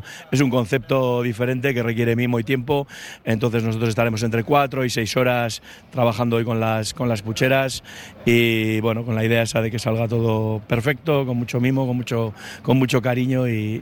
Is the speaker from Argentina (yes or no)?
no; Balmaseda, Basque Country, Spain; Somos dos de Encarterri y de Balmaseda.